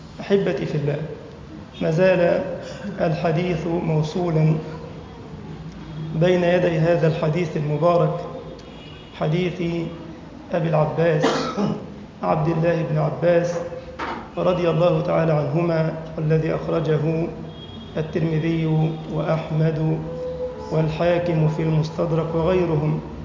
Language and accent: Arabic; Egypt; واجعل بلدنا مصر أمنا أمانا سخاء رخاء